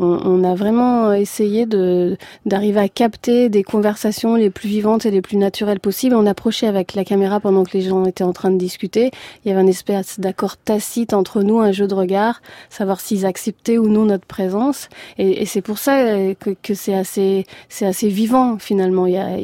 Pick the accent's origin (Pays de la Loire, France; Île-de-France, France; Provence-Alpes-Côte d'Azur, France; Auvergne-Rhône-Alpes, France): Auvergne-Rhône-Alpes, France; Mais moi, je suis de l'Allier.